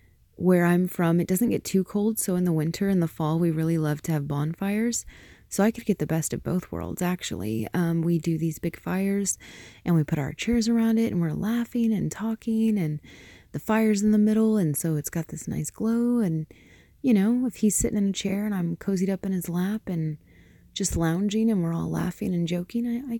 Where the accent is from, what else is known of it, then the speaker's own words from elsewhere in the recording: the South, United States; I'm from the South and we don't get the kind of snow that's beautiful and stuff.